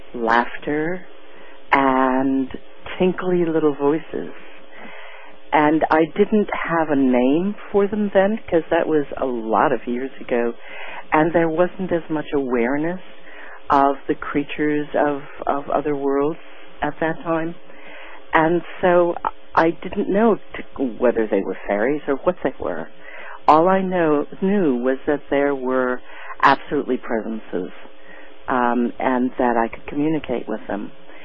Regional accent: Minnesota, United States; I grew up in Minnesota, and we lived very close to the Mississippi River.

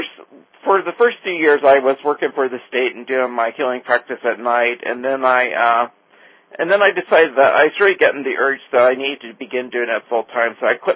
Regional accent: Virginia, United States; I grew up in Central Virginia. My father was a school teacher. My mother was a nurse.

